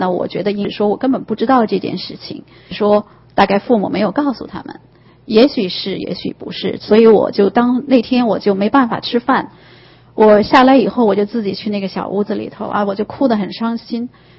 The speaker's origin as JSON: {"language": "Chinese", "country": "China", "lives_now": "United States", "said": "用我们中国人的话说，非常的就是说 well trained"}